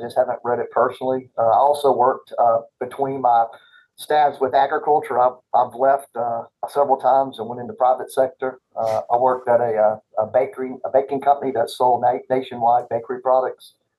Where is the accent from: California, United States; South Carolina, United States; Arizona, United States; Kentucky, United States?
South Carolina, United States; Newberry; also born or lived in Athens, Georgia; officially my birth certificate is Athens, Georgia. I was whopping 3 months there before I moved back to my hometown of Newberry, South Carolina.